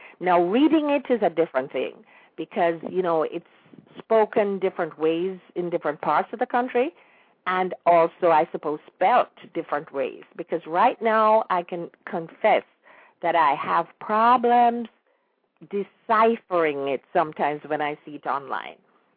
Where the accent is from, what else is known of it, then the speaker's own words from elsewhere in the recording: Jamaica; now in United States; when we were in school, you know, we started sort of young in Jamaica with really some serious passages and information, unlike here in the United States